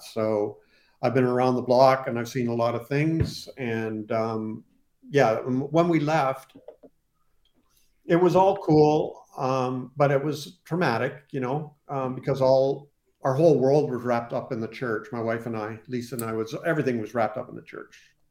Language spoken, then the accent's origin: English; Canada; I'm from Canada.